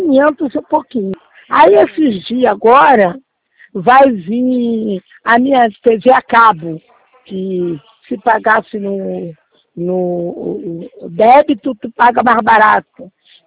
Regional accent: Rio de Janeiro, Brazil; Você falou que eu sou natural do Rio de Janeiro, sou.

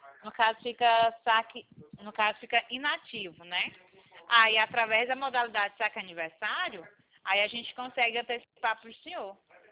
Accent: Goiânia, Goiás, Brazil; O meu DDD é 62, que eu sou aqui de Goiânia, tá?

